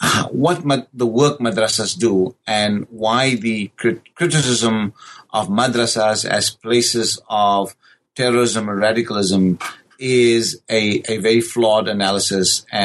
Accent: South Africa; born and raised in South Africa, the question of your existential presence in South Africa as a person of a brown skin in a white-dominated South Africa

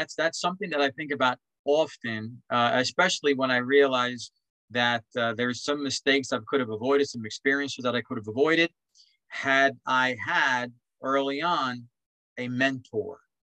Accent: New York City, New York, United States; I grew up in Spanish Harlem.

